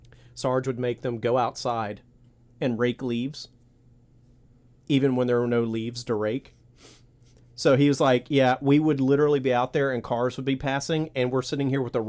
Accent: Virginia, United States; Because I grew up in Virginia, for our listeners.

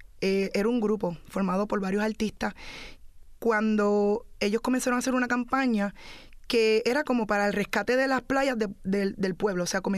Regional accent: Puerto Rico; nuestra identidad cultural, como ¿verdad?, como puertorriqueños que somos

